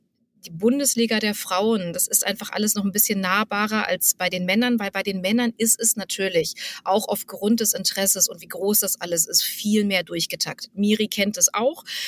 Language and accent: German; Hanover, Lower Saxony, Germany; born there; now in Berlin, Germany; Ich bin ja gebürtig aus Hannover.